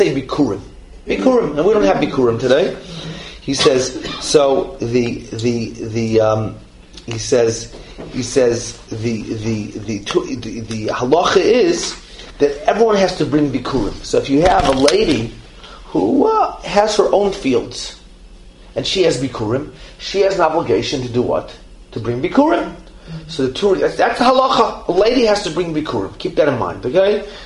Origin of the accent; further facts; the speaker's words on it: Chicago, Illinois, United States; growing up in Chicago, right? We had a boysenberry tree in our yard